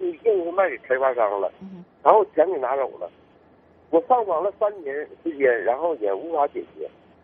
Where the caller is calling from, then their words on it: Jilin, China; 我是来自吉林富平的